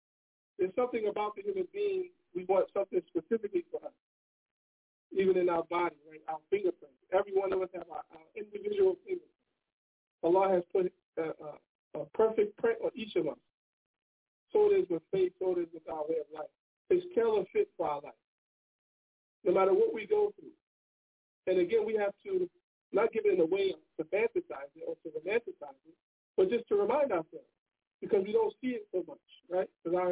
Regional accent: East Coast, United States; I come from the East Coast

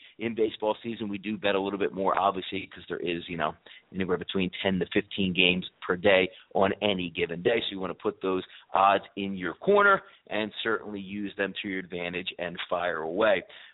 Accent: East Coast, United States; I am from the East Coast, if you cannot tell by the voice there.

